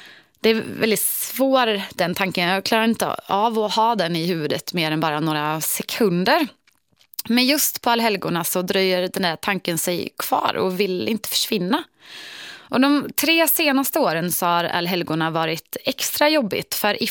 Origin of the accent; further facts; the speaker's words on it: Mariestad, Västra Götaland County, Sweden; När jag fortfarande bodde hemma i Mariestad så följde jag alltid med min mamma och pappa